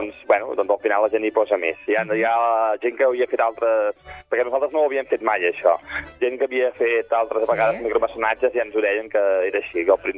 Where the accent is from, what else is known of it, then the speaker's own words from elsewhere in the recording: Sabadell, Catalonia, Spain; Els músics som jo, de Sabadell